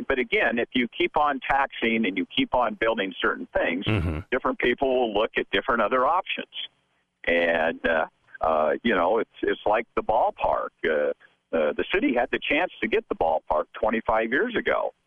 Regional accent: Boise, Idaho, United States; I was born in Boise, grew up here.

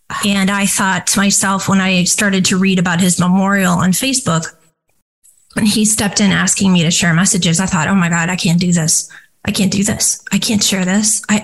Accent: Ohio, United States; born there; I was born in Ohio. My parents are very grounded.

